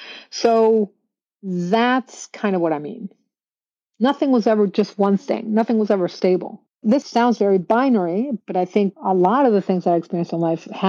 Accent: Mexico; We're growing up in Mexico.

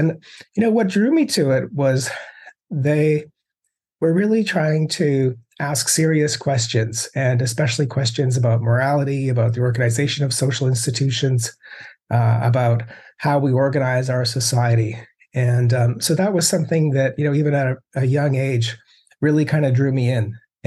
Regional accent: Canada; I'm a Canadian who ended up going to graduate school in the United States.

